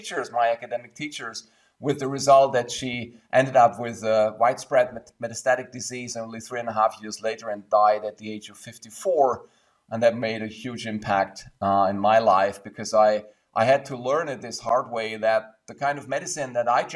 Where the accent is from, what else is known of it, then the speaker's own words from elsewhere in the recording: Ulm, Baden-Württemberg, Germany; at the medical school and University of Ulm in my hometown